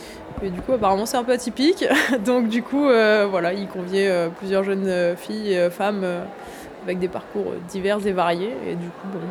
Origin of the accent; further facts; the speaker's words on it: Châtellerault, Nouvelle-Aquitaine, France; j'ai 24 ans, je suis originaire de Châtellerault.